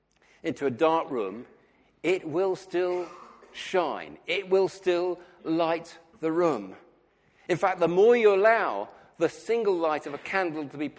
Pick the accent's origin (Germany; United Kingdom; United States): United Kingdom; Now, I know that we are British, but in some churches, if the preacher stands up and says that, he gets a response.